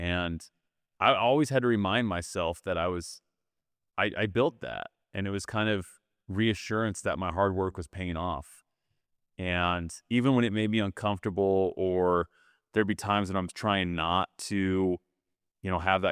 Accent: Utah, United States; moved away as an adult; also born or lived in New York; Because growing up in Utah, all I ever wanted to do was move out of Utah. I wanted to be bigger in that state. And I, you know, I was 29 or 30. I moved to New York.

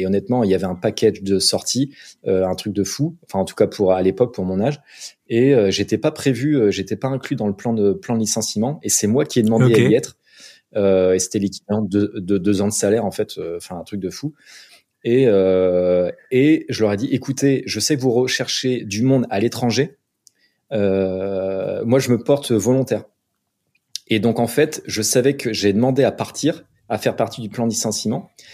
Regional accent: Brittany, France; Je suis originaire de Bretagne. Donc, ville de bord de mer.

